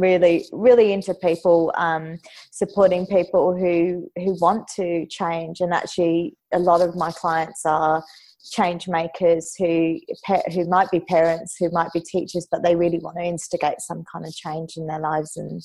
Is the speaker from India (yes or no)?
yes; India; I love lamb chop curry. Being an Indian, that's I love it.